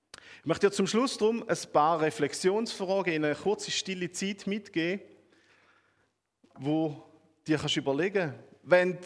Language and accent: German; Switzerland; Und da sind wir Schweizer wirklich angesprochen.